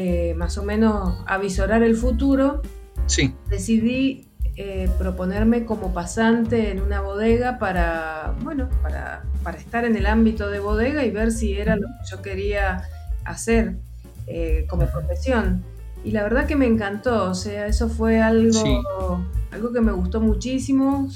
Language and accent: Spanish; Mendoza, Argentina; yo nací en Mendoza, me crié en una familia del lugar